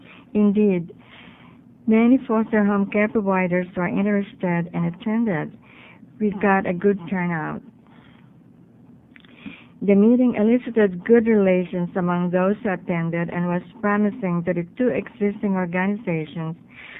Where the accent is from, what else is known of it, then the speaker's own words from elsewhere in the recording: Medford, Oregon, United States; English is a second language; I'm from Medford, and I'm an adult foster home provider.